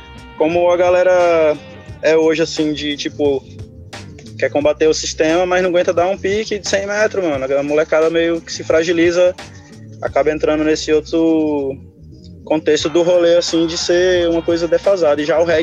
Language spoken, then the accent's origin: Portuguese; Pará, Brazil; Dando aula, já dei aula em projeto social, lá na minha cidade, numa cidade do interior do Pará também